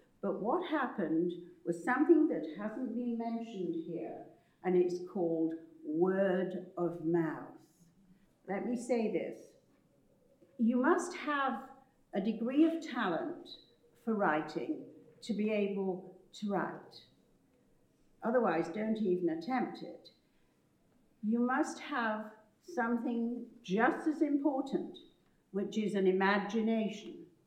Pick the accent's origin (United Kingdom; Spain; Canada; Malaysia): United Kingdom; England; now in New York, United States; Although I live in New York, I'm very much in England all the time because I'm English.